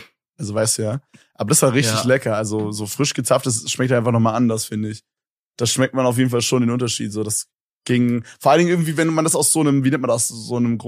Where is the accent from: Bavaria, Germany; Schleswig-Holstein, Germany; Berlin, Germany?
Berlin, Germany; Ich komme so aus Berlin, wo so, keine Ahnung, wo da irgendwelche Tillys gepoppt werden von irgendwelchen Rappern.